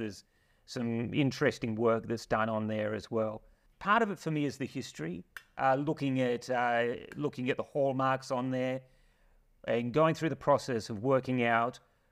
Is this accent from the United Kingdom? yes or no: no; Adelaide, South Australia, Australia; But I'm originally from Adelaide.